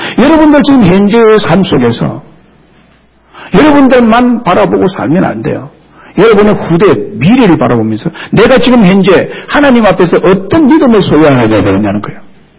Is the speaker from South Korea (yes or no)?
yes; Goseong, South Gyeongsang, South Korea; 여러분 경남 고성은 그러면 오늘 168번지에서 무슨 쓰란 것이 나겠어요 여러분